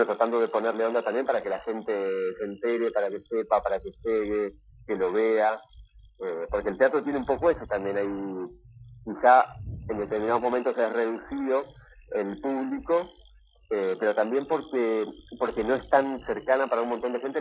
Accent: Concordia, Entre Ríos, Argentina; born there; yo nací en Concordia, tengo ese dato. Viví muy poquito tiempo, pero nací así.

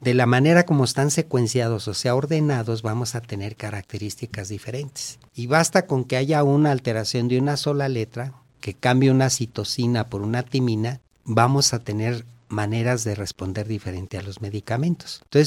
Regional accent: Durango, Mexico; Y entonces, por circunstancias familiares, regresé a mi tierra, aquí a Durango

